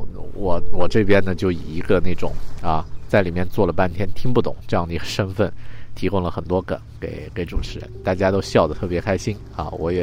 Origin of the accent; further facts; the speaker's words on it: China; 那比如说我是中国人啊